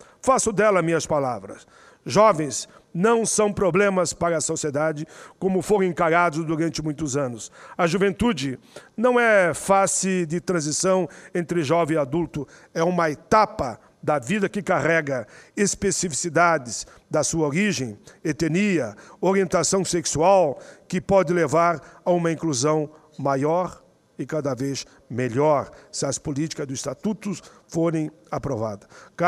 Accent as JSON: {"language": "Portuguese", "town": "Caxias do Sul", "region": "Rio Grande do Sul", "country": "Brazil", "tie": "born or raised there", "said": "que é de Caxias do Sul, a minha terra natal"}